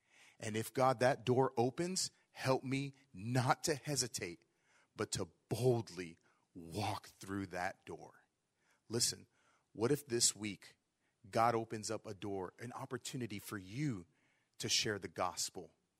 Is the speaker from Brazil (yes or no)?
yes; Brazil; It just so happened to be my hometown, where I was born, where my dad is from, where his family lives. It's in the middle of nowhere.